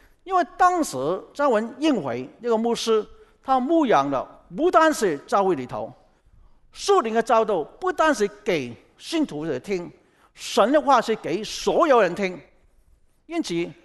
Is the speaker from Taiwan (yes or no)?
no; China; 我们也是中国人。啊，我拿中国护照